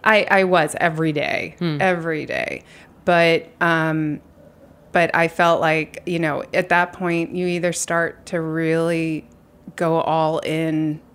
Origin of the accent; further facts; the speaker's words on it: New York City, New York, United States; born there; I was born on Bleecker Street.